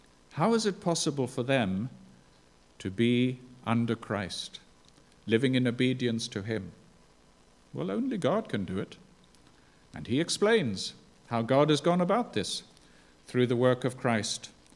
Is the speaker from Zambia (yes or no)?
yes; Zambia; I grew up in Zambia, and at the time when I was growing up, there was segregation between the races.